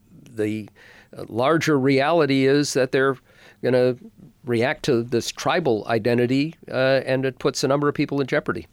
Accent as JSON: {"language": "English", "region": "Minnesota", "country": "United States", "said": "I know him. I'm from Minnesota."}